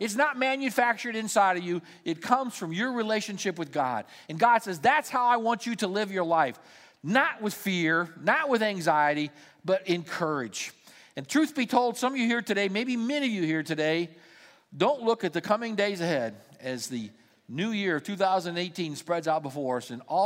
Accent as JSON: {"language": "English", "region": "Indiana", "country": "United States", "tie": "born or raised there", "said": "I grew up in Indiana. That's my team."}